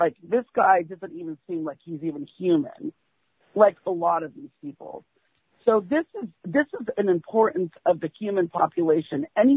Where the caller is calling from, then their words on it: California, United States; from California.